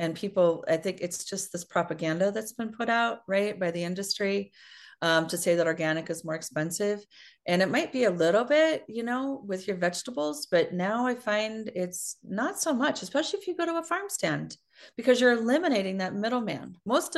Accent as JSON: {"language": "English", "region": "Iowa", "country": "United States", "tie": "born or raised there", "said": "I grew up in Iowa, which ironically was a food desert, right?"}